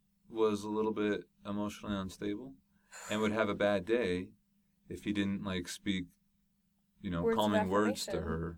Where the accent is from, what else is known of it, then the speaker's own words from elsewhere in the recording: California, United States; I grew up in Southern California, and I am LDS